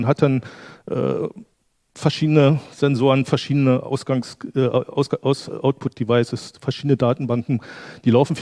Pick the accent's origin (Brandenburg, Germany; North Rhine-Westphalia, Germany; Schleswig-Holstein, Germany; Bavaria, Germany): Brandenburg, Germany; Brandenburg an der Havel; Ich komme aus Brandenburg an der Havel. Also es gibt tatsächlich eine Stadt Brandenburg, die in Brandenburg, im Land Brandenburg ist.